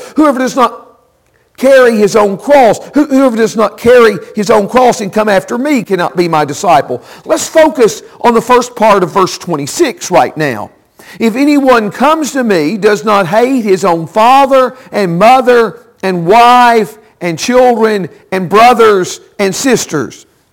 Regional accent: Dickson, Tennessee, United States; I was raised in Dixon, Tennessee, a little bit west of Nashville, about 40 miles west of Nashville.

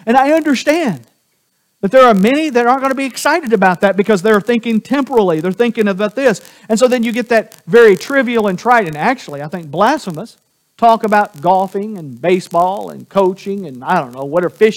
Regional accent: the Ozarks, United States; I grew up in the Ozarks. They call them, my wife will call them hills. We call them mountains.

